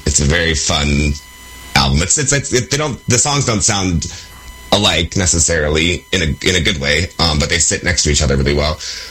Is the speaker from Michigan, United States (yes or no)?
no; San Diego, California, United States; born there; also born or lived in Los Angeles / West Hollywood; I was born in San Diego, and then as an adult lived in L.A. and West Hollywood.